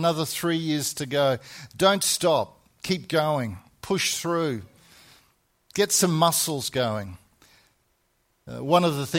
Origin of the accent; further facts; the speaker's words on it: Perth, Western Australia, Australia; Growing up in Perth in the 60s